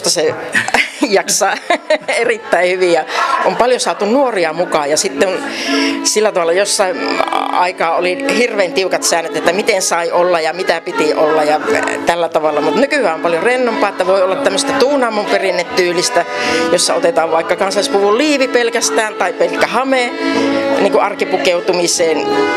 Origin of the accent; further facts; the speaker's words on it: Leppävirta, North Savo, Finland; mullakin Leppävirran puku on juuri kun olen sieltä kotoisin